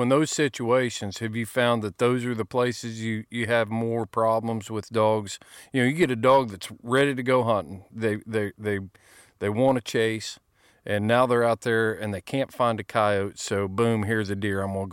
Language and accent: English; Indiana, United States; when I was a kid growing up in Indiana, nobody cared if I was hunting